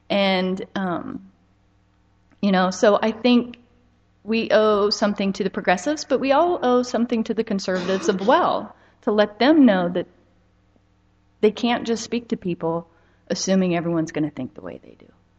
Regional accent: Hiawatha, United States; I grew up in Hiawatha, and for 6 years I wrote a progressive op-ed piece for our hometown newspaper

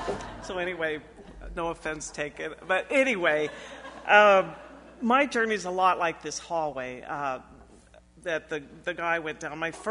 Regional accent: Wichita, Kansas, United States; I'm from Wichita, Kansas.

